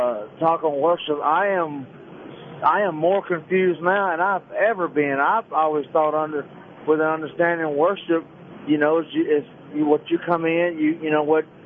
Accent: Mississippi, United States; You know, I'm from Mississippi. I'm intelligent, and I've pastored before

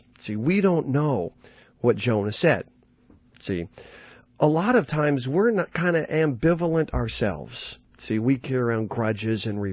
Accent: Denver, Colorado, United States; I grew up in Denver, Colorado, and my dad told me the worst people are the people who root for the Oakland Raiders.

